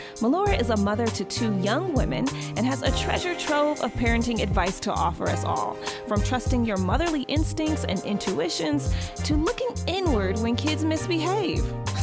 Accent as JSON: {"language": "English", "town": "Detroit", "region": "Michigan", "country": "United States", "also_born_or_lived": "Chicago / New York", "lives_now": "Los Angeles, United States", "said": "I'm from Detroit."}